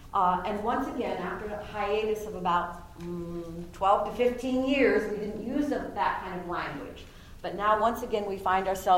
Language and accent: English; California, United States; I think I figured that out as a kid growing up in California